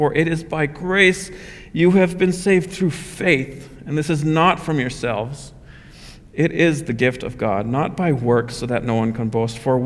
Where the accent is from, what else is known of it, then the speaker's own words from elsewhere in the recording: Red Deer, Alberta, Canada; born there; I was born in Canada. I am Canadian by physical birth, but my home isn't here. It's not here. It's not in Red Deer where I was born.